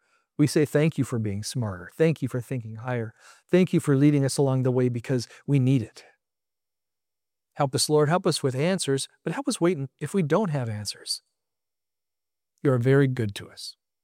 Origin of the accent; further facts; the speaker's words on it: Alaska, United States; now in Milwaukee, United States; I thought we were going to stay in Alaska. I grew up in Alaska for the most part.